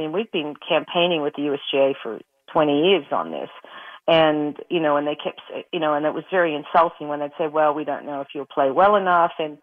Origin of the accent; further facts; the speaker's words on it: Australia; I came over from Australia and was ready to just, you know, knuckle down and play